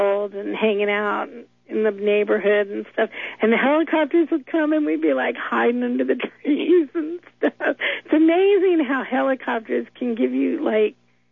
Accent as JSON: {"language": "English", "town": "San Fernando Valley", "region": "California", "country": "United States", "tie": "born or raised there", "said": "I remember growing up in California in the San Fernando Valley, you know."}